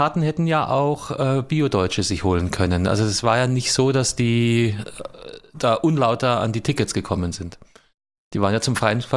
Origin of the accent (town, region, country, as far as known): Austria